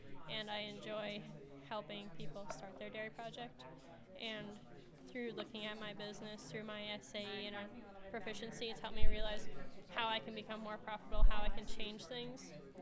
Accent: Cecil, Wisconsin, United States; I am from Cecil, Wisconsin, which is about 20 minutes from Green Bay, Wisconsin, and I live on my family's 100-cow Holstein and Jersey farm

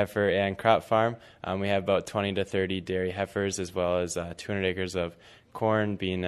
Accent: Wisconsin, United States; I'm from Wisconsin.

